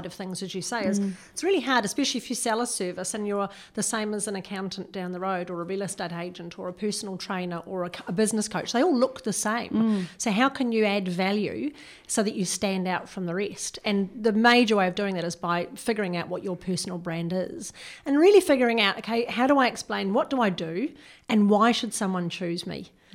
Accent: New Zealand; also born or lived in England; You can tell from a little bit of my accent, I'm a Kiwi, and we always do an OE.

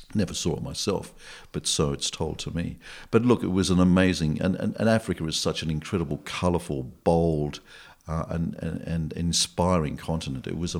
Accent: Australia; I didn't realise that until I came back to Australia, because I'm always harbouring this notion that I'm an Aussie.

